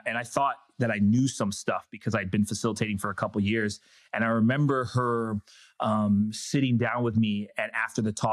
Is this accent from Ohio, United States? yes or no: no; San Diego, California, United States; I was growing up in San Diego, and I used to drive from Encinitas up to Del Mar because my mom worked up there